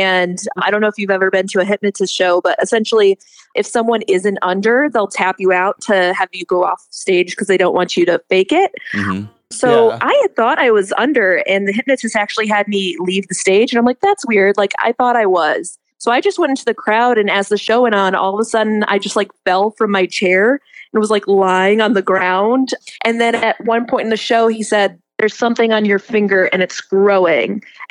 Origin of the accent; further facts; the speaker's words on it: Iowa, United States; But essentially, I'm from Iowa, and so I was on a bus back from a game that got canceled because it was a storm